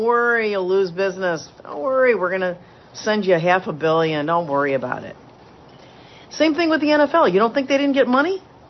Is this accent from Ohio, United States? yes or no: no; New York, United States; most people know my hometown where I grew up was upstate New York. I call it upstate. It's also known as Western New York, which is the Buffalo, Rochester, Syracuse area.